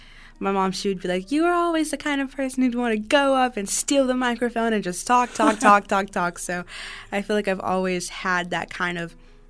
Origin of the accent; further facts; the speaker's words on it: Virginia, United States; I was born and raised in Virginia, so he took me to see this extravagant dance show